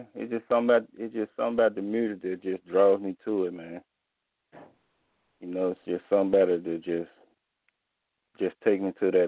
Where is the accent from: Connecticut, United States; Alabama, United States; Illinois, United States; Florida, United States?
Alabama, United States; Birmingham; I'm from Birmingham, Alabama.